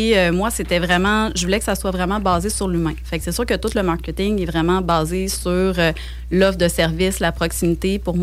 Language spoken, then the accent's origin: French; Rimouski, Quebec, Canada; now in Quebec City, Canada; Moi, premièrement, je viens de Rimouski. Ensuite de ça, je voulais vraiment m'en venir à Québec.